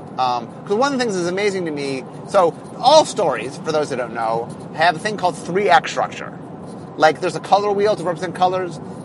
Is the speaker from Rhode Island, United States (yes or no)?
no; Seattle, Washington, United States; Okay, so I'm from Seattle.